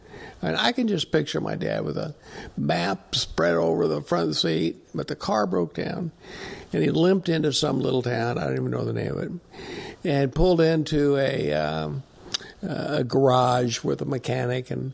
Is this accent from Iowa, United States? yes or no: yes; Fort Madison, Iowa, United States; also born or lived in Huntington, United States / St. Louis, United States; But I was born in Huntington, West Virginia, and didn't live there long. Moved to St. Louis, and then didn't live there long, but moved to Fort Madison, Iowa.